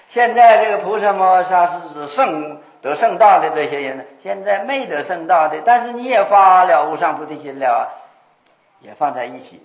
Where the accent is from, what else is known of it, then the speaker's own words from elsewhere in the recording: China; 我们中国人欢喜简略，这个就留两个音啊